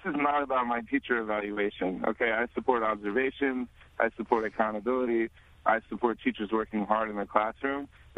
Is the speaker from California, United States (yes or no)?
no; Scarsdale, New York, United States; also born or lived in Atlanta; I grew up in Scarsdale, so I've seen both sides. And I actually went to high school in Atlanta